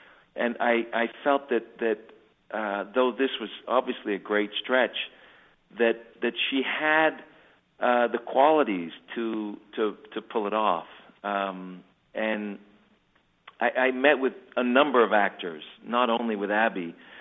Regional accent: United States; having to earn trust as an American filmmaker in Oaxaca

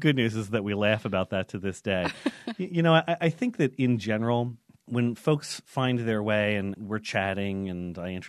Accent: New York City, New York, United States; now in Lindenville, United States; I'm from New York City, Queens. So why move from Queens, New York to Lindenville, Vermont?

